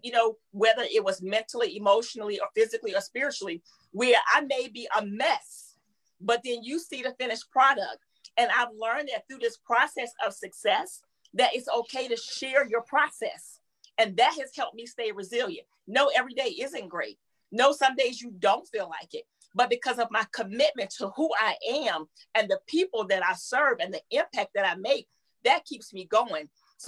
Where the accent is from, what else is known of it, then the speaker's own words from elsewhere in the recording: North Carolina, United States; when I relocated here from North Carolina, my accent was a lot thicker than it is now.